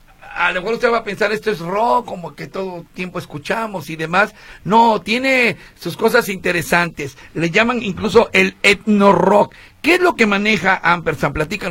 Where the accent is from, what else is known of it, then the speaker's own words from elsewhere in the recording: Veracruz, Mexico; yo como buen jarocho que soy